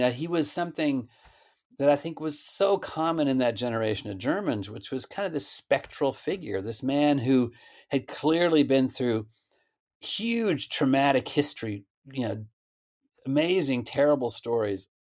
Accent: Stillwater, Oklahoma, United States; Stillwater. It's where Oklahoma State is. Stillwater, Oklahoma.

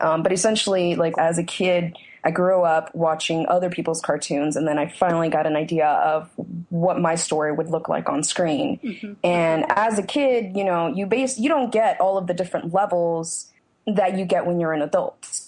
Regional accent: Phoenix, Arizona, United States; now in Brooklyn, United States; I'm originally from Phoenix. I moved to Brooklyn

